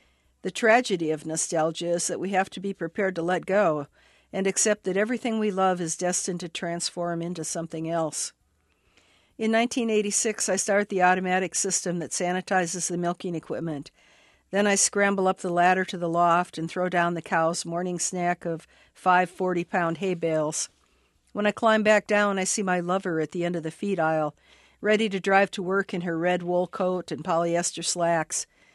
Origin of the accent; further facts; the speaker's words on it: Duluth, Minnesota, United States; I'm a writer from Duluth, Minnesota.